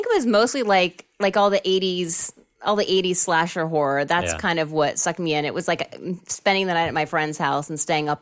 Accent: District of Columbia, United States; I'm from D.C.

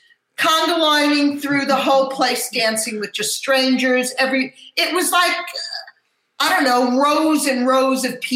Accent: New Jersey, United States; We used to go all the time down the Jersey Shore, and I grew up in New Jersey.

